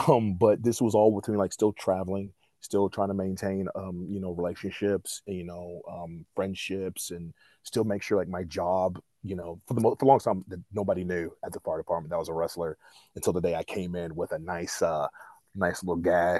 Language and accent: English; Southern United States, United States; So, like, I was raised in the South.